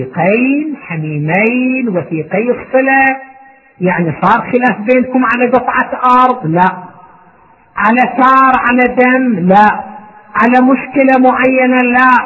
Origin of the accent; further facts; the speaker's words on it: Qatif, Eastern Province, Saudi Arabia; يعني من الكوفة مو من عائلة … عندنا في القطيف